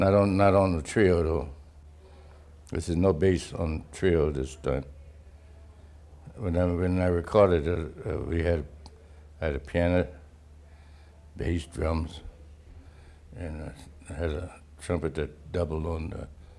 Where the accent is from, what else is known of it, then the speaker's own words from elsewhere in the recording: New Orleans, Louisiana, United States; Well, I'm from New Orleans to begin with, in the Pelican State.